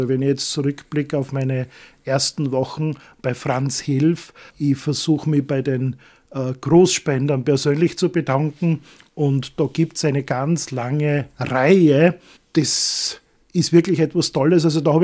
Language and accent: German; Güssing, Burgenland, Austria; born there; also ich bin gebürtiger Güssinger, Südburgenländer.